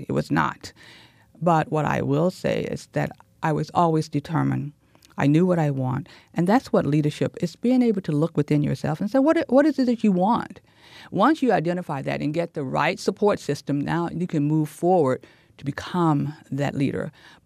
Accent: Tennessee, United States; a childhood memory when I was growing up in Tennessee. And while I lived in a predominantly black neighborhood

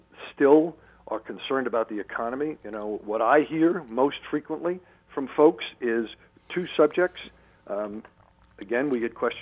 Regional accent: New York, United States; And, you know, it's very interesting because, as you know, I grew up on Long Island.

